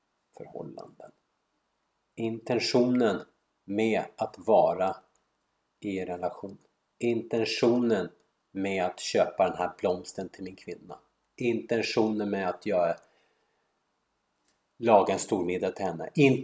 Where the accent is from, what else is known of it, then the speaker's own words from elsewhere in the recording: Stockholm, Stockholm County, Sweden; jag är svensk. Jag är uppfostrad i Sverige, så jag har ju mitt hjärta i Sverige. Och i Stockholm.